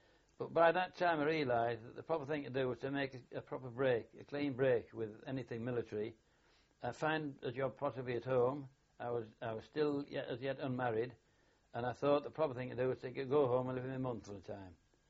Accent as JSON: {"language": "English", "town": "Hull", "region": "Yorkshire and the Humber", "country": "United Kingdom", "tie": "born or raised there", "said": "I served with the Customs in Hull, my hometown, for the next 23 years."}